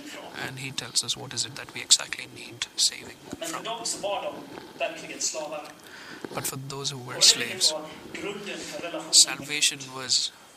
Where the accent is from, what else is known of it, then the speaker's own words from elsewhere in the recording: United Kingdom; I'm a Brit